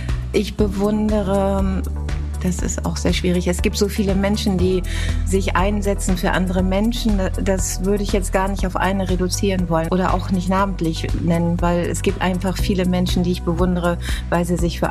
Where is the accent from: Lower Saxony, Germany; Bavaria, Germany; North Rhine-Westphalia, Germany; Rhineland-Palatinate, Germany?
Lower Saxony, Germany; Nienburg; Mein Lieblingsort ist eigentlich meine Heimatstadt und die Natur drumherum.